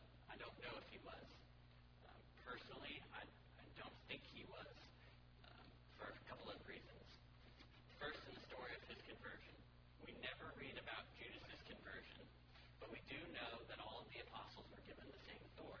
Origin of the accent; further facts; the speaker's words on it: Idaho, United States; I'm from North Idaho